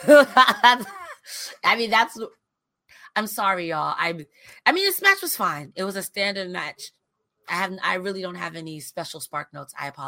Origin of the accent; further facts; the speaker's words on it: United States; I'm American. I don't know any better.